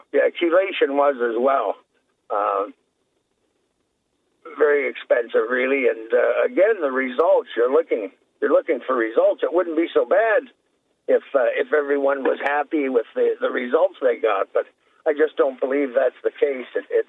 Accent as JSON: {"language": "English", "country": "Canada", "said": "I'm from Canada, as you know."}